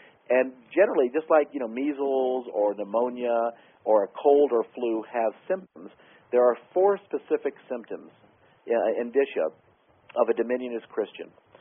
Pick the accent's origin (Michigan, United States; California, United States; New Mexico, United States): New Mexico, United States; We have an attack F-16 squadron in the Air Force at Cannon Air Force Base in my home state of New Mexico.